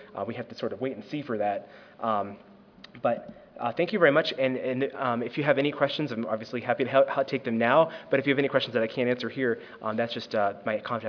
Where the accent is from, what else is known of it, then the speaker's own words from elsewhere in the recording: Massachusetts, United States; in my home state of Massachusetts